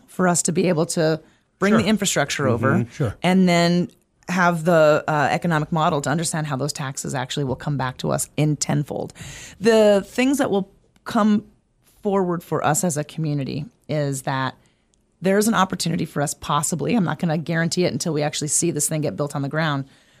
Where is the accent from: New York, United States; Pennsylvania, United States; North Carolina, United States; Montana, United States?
Montana, United States; I'm from Montana. I've lived in Missoula for 26 years.